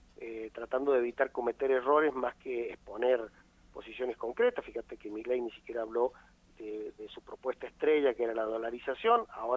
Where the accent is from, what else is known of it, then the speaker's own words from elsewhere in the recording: San Luis, Argentina; cuando vos le decías, somos de San Luis, el taxista decía, qué lindo San Luis